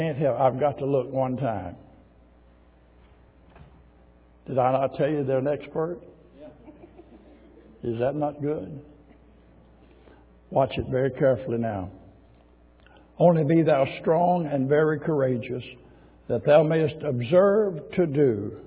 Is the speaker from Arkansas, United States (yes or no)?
yes; Arkansas, United States; born there; I was born in Arkansas. Keep it simple for me.